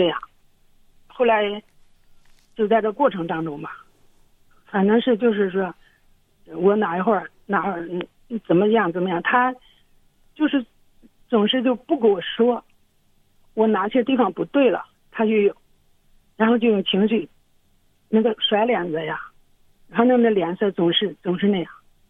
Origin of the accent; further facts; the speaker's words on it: northern China, China; 他是南方人，我是北方人